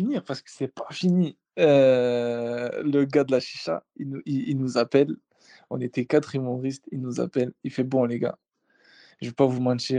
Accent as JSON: {"language": "French", "town": "Paris", "region": "Île-de-France", "country": "France", "said": "Je viens de Paname. J'ai fait 200 km."}